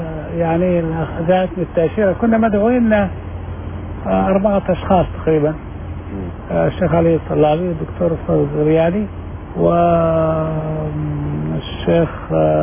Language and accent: Arabic; Libya; أنا يعني ليبي وإقامتي في ليبيا ليس لدي إقامة هنا وسفارتكم غير موجودة في طرابلس وأنا عندي إقامة في قطر